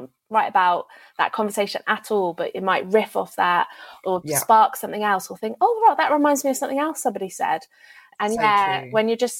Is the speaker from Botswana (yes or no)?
no; United Kingdom; being a Brit in Germany.